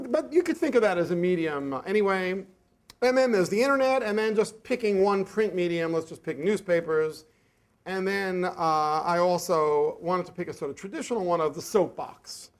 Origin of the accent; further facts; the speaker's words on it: New York, United States; And when I grew up in New York, Taki 138 was the most prolific subway writer and bathroom stall writer.